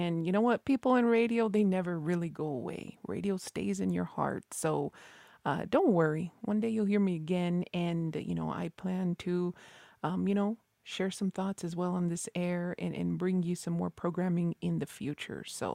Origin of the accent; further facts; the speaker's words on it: Isleta Pueblo, New Mexico, United States; from Isleta Pueblo, and I am wrapping up my final week here with Native America Calling